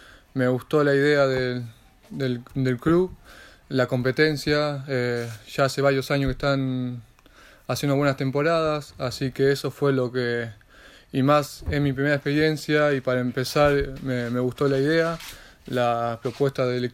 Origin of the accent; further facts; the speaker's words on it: Argentina; yo vengo de Argentina